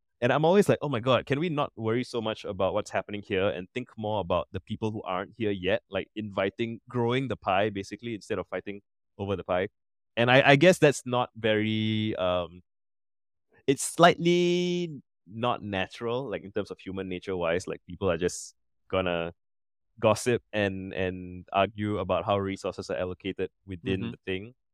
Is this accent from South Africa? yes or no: no; Singapore; So I grew up in Singapore. I'm still here